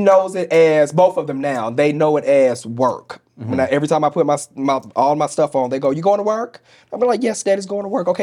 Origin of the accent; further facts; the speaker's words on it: St. Louis, Missouri, United States; Also at the time, I grew up in a Bible Belt. I grew up in St. Louis, Missouri.